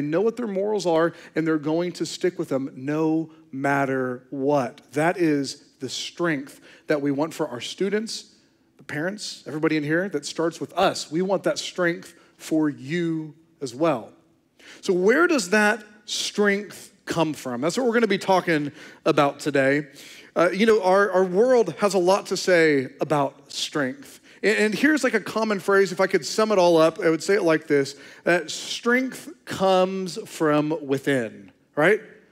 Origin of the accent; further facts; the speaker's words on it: United States; As an American, that resonates deeply within me.